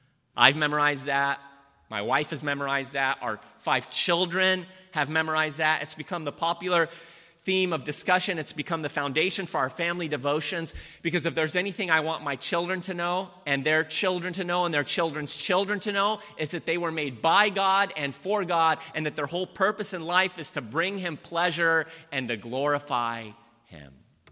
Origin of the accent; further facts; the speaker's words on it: Lebanon; English is a second language; moved away; I have been infatuated with the English language ever since I came here from Lebanon back in 1980, having not spoken a lick of English then.